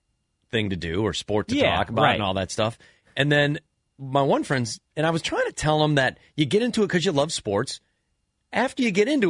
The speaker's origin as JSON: {"language": "English", "country": "Canada", "said": "I'm a Canadian"}